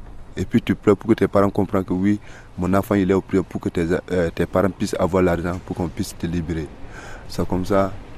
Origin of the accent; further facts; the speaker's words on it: Guinea; Je suis de la Guinée. D'accord. La Guinée-Conakry.